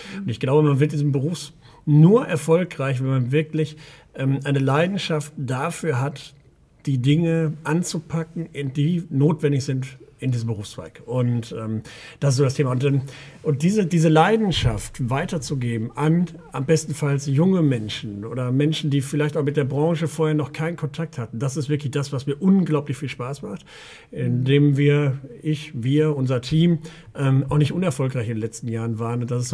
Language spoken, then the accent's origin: German; Hagen, North Rhine-Westphalia, Germany; also born or lived in Witten; bin aber kein gebürtiger Hesse, ich bin in Westfalen auf Kohle geboren, bin in Witten an der Ruhr geboren, in Hagen, unweit von Wuppertal aufgewachsen